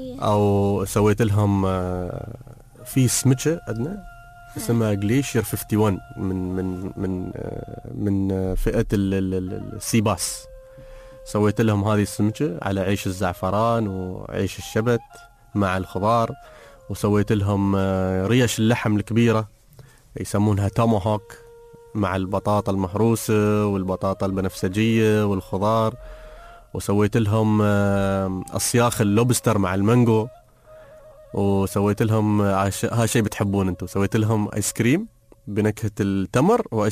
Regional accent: United Arab Emirates; فأنا لأني من الإمارات

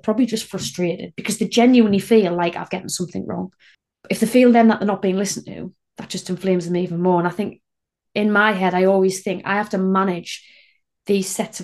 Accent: Northeast, United States; I'm from the Northeast, so I kind of talk a lot.

